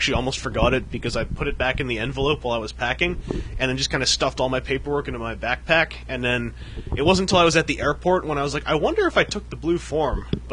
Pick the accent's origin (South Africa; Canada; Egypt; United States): Canada; I'm sorry, I'm from Canada.